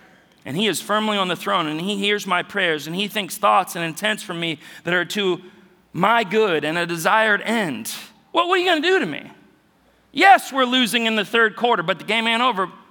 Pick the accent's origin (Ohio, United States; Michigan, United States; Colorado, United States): Ohio, United States; I grew up in Northeast Ohio rooting for the Browns.